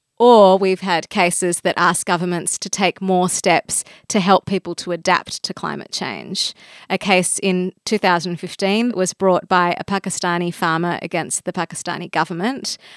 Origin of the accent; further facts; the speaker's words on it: Australia; also born or lived in Bangladesh; My family's from Bangladesh. I grew up in Australia and living in both Bangladesh and Australia